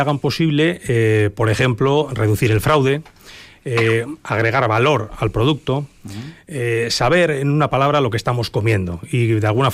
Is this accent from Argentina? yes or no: no; Bilbao, Basque Country, Spain; now in Vitoria, Spain; pues soy de Bilbao, pero afincado desde hace un tiempo en Vitoria, sí.